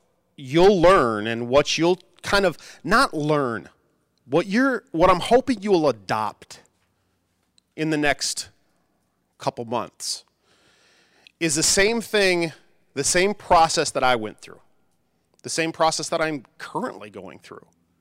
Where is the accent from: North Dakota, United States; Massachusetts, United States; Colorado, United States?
North Dakota, United States; Bismarck; moved away as an adult; also born or lived in Wichita, Kansas; now in Texas, United States; I grew up in Bismarck, North Dakota. Graduated high school and college in Bismarck, North Dakota. And so we've been moving to Texas.